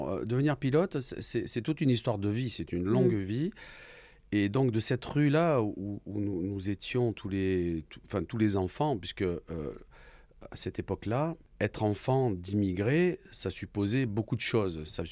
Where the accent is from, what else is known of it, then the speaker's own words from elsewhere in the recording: Draguignan, Provence-Alpes-Côte d'Azur, France; born there; je suis né à Draguignan, dans le Var. J'ai 64 ans, je suis né le 6 juin 1959.